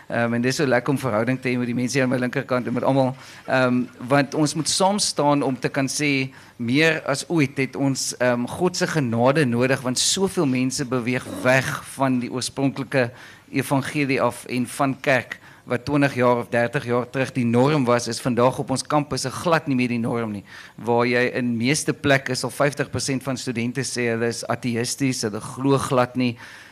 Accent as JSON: {"language": "Afrikaans", "town": "Caledon", "region": "Western Cape", "country": "South Africa", "tie": "born or raised there", "said": "Ek kom al van Caledon af, 'n lekker platlandse plek, en toe ek groot geword het, allemaal kerk toe gegaan."}